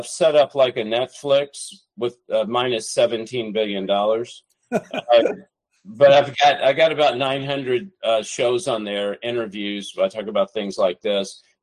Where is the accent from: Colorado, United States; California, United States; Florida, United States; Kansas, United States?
California, United States; Hollywood; that's a big thing because I'm from Hollywood.